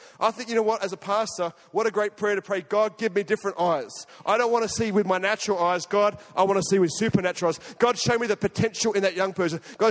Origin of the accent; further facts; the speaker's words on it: Australia; accent: Australian; they'll know straight away with my Australian accent.